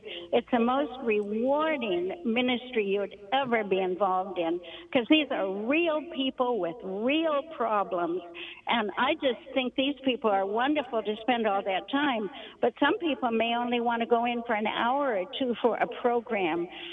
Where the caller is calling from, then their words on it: New York City, New York, United States; I'm calling from the Big Apple